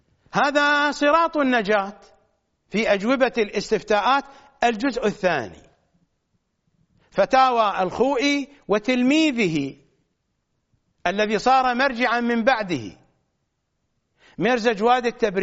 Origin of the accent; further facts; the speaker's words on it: Iraq; كالذين عندنا في النجف وكربلاء